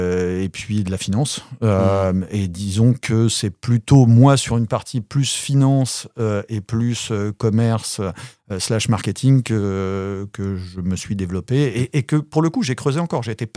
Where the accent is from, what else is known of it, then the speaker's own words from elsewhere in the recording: Paris, Île-de-France, France; je suis un Parisien. Je vis en France.